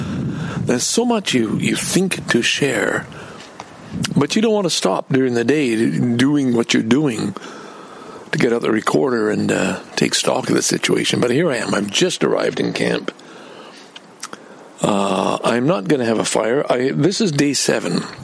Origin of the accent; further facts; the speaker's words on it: Valleyfield, Quebec, Canada; Remember, key point, I grew up in Valleyfield because my father was managing a dredging project for the St. Lawrence Seaway.